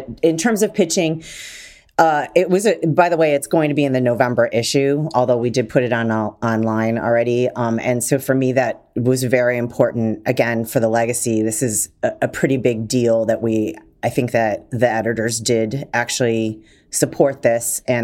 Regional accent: Detroit, Michigan, United States; I'm from Detroit

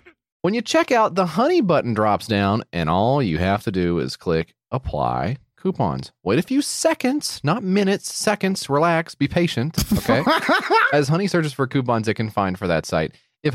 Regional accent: United States; accent: American; Yeah, I'm

